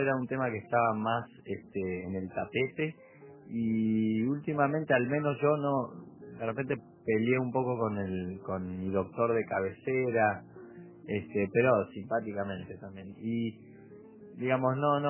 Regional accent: Uruguay; había como un trato especial por ser uruguayo, me mandaban autos a buscarme, me ponían en un hotel

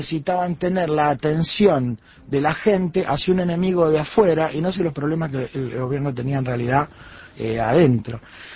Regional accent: Argentina; viste que no dejan de pasar cosas raras en mi país, que por eso somos así, por eso somos argentinos, ¿ves?

